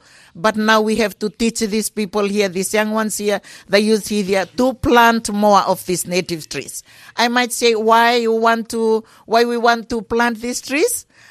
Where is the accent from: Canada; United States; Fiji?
Fiji; Vusama, Western Division; I'm originally from Vusama in the Tikina of Malomalo, same province of Nandrunga. Like, I born in the coastal sea, in the sea area, and I brought up in this village